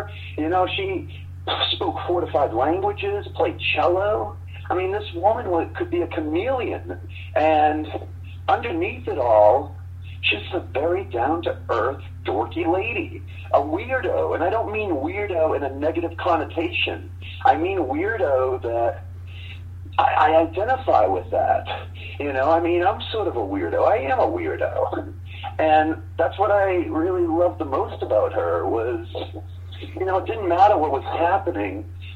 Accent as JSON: {"language": "English", "region": "Massachusetts", "country": "United States", "said": "I'm from Massachusetts, and I have a mass whole New England sense of humor."}